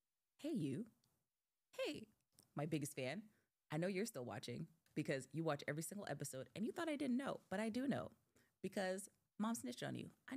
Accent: New York, United States; It's my right as a human being, as an American, as a New Yorker, to go to my library and borrow a book.

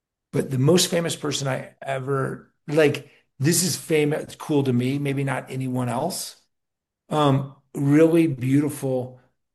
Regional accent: Phoenix, Arizona, United States; I'm like, I grew up in Phoenix, all about that.

